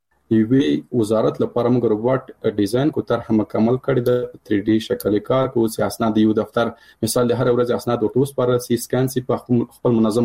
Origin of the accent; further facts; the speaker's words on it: Paktia, Afghanistan; مثال زه د کابل د پکتیا يم،